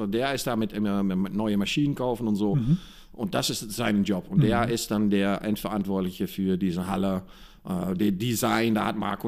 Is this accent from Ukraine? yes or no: no; Netherlands; German is a second language; now in Milan, Italy; Ich als Holländer, zu Gast in Mailand, sollte dann anpassen.